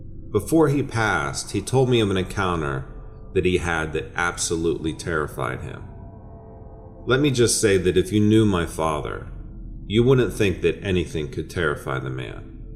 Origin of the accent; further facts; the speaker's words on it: Graham, Washington, United States; I grew up in Graham, Washington, a small town just southeast of Tacoma.